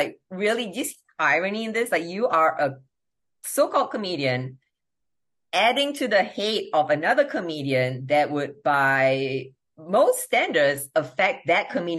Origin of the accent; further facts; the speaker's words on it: United States; Whereas I'm American. I was like, well, as an American, I can stand up to fucking Malaysia, right?